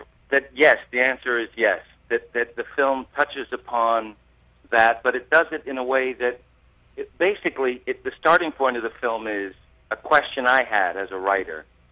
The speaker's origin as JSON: {"language": "English", "town": "Boston", "region": "Massachusetts", "country": "United States", "tie": "born there", "said": "I was born in Boston, and my family are mostly New Englanders, but I'm always wrestling with what it means to be a child of immigrants"}